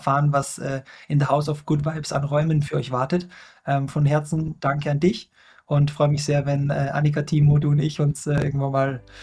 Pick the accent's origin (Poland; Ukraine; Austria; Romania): Austria; Vienna; ich komme aus Wien. Das ist so die Stadt der Raunzer und Jammerer, würde man im deutschsprachigen Raum sagen.